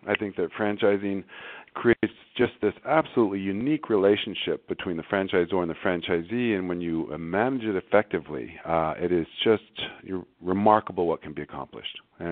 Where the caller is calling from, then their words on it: Scottsdale, Arizona, United States; I'm calling from sunny Scottsdale, Arizona, where our headquarters are.